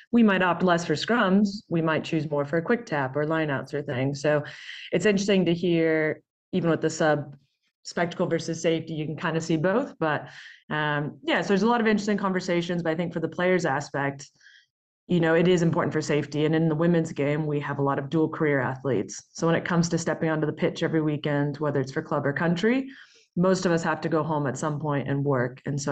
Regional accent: United States; you know, as an American, I think we have so much spectacle in sport.

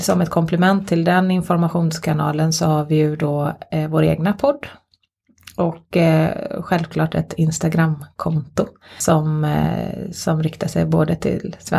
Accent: Sweden; Vi är ju ändå svenskar.

